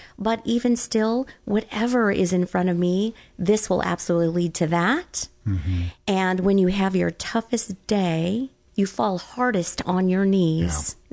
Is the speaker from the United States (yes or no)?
yes; Champaign, Illinois, United States; so I grew up here in Champaign, and I grew up in Dobbins Downs, as a matter of fact. So very humble beginnings here, no doubt about it